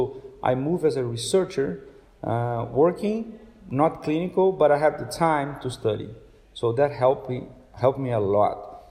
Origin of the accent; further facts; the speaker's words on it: Brazil; English is a second language; Brazil, my country, my home country, gave me everything that I have, that made me what I am right now.